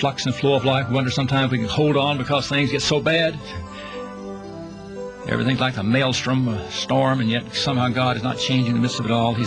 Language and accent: English; Georgia, United States; I grew up in Georgia where we had a mountain called Stone Mountain, not very far from us